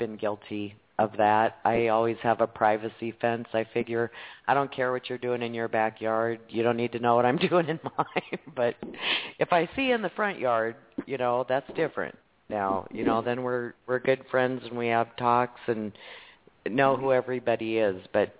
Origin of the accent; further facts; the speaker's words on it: Nebraska, United States; we're all Huskers from Nebraska, whether we like football or not.